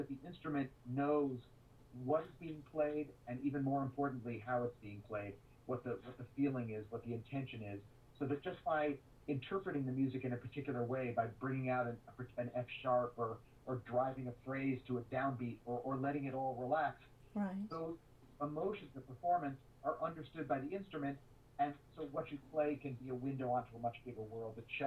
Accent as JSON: {"language": "English", "region": "New York", "country": "United States", "tie": "born or raised there", "said": "I grew up in New York, and I kind of have a hybrid background."}